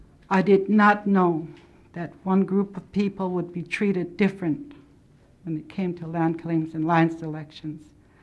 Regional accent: Hoonah, Alaska, United States; now in Juneau, United States; I was raised not in Angoon, I was raised in Hoona and presently reside here in Juneau.

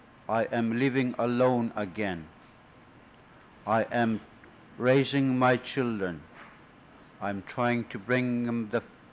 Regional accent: Black River, Alaska, United States; I was born in Black River. I was born as an orphan. My father was living. We made our living in Black River.

